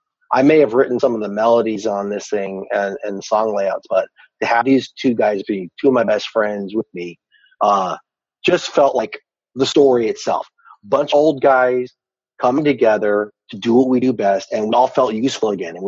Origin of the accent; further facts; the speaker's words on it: California, United States; I came from Southern California, so it was always about trying to, you know, is this cool?